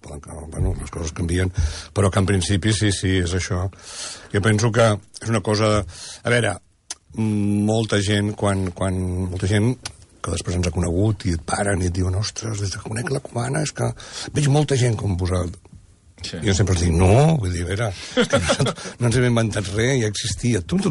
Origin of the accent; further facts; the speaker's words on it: Sitges, Catalonia, Spain; Sí, soc de Sitges.